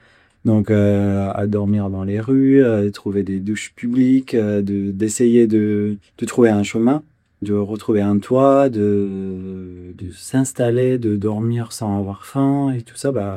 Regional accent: Damascus, Damascus Governorate, Syria; born there; je suis né d'une famille kurde et syrienne. Je suis né à Damas en 2011.

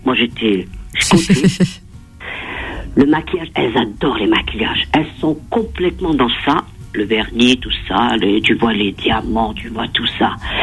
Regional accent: Algeria; now in France; je suis une arabe, je suis une algérienne.

